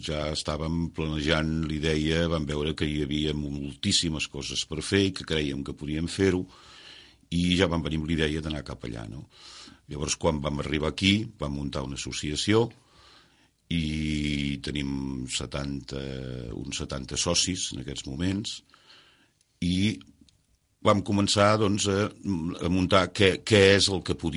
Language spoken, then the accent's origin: Catalan; Blanes, Catalonia, Spain; Som de Blanes, sí.